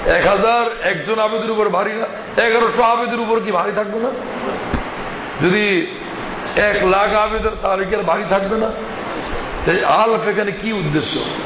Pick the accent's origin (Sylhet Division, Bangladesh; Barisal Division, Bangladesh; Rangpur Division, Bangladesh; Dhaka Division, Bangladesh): Barisal Division, Bangladesh; Barisal; আমি গ্রাম দেশ থেকে আসছি বরিশাল মাহমুদিয়া